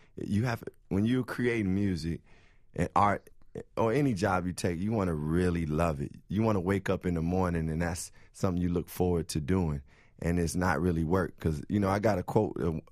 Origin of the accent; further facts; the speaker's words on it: Chicago, Illinois, United States; I really feel growing up in Chicago and the way I was raised, I got a really good sense of who I was as a young black boy